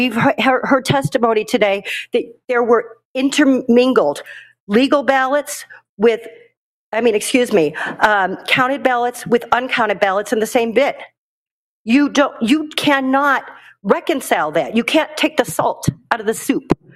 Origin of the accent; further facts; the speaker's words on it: Scottsdale, Arizona, United States; I'm from Scottsdale, Arizona.